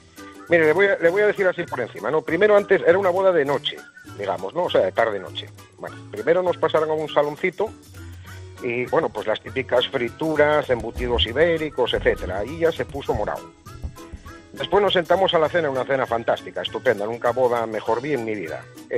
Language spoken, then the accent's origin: Spanish; Asturias, Spain; sobre todo aquí en Asturias, soy asturiano